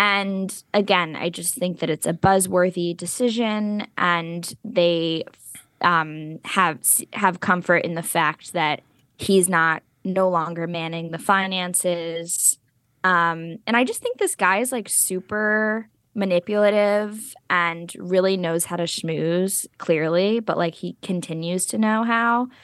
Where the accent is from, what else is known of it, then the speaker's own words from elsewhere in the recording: New Jersey, United States; like, the fact that we're both from New Jersey, like, bonding.